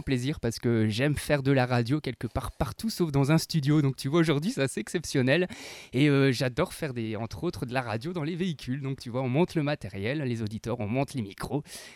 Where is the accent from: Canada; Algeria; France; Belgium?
Belgium; Tournai, Wallonia; accent: Belgian; Alors moi je suis originaire de Tournai. Voilà, j'habite du côté de la ville d'Antoin. Nous sommes à 5 minutes de la frontière franco-belge.